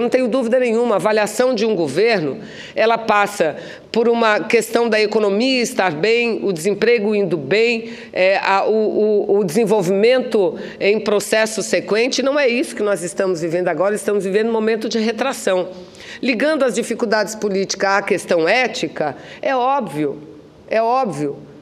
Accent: Manaus, Amazonas, Brazil; Lá no meu estado do Amazonas, lá na minha cidade de Manaus

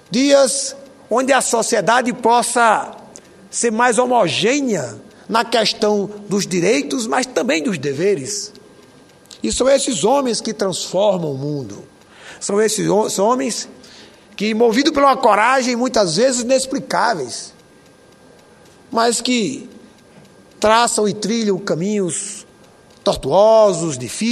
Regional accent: Northeast Region, Brazil; E eu, como senador do Rio Grande do Norte, como nordestino e como médico

